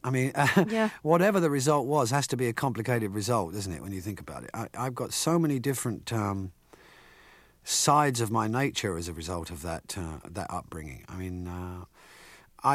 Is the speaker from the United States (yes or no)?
no; England, United Kingdom; Oh, I've always been a Christian. I mean, I was raised in England, in what we call Church of England, C of E, and that's really just basic. I think it's like Protestant, really.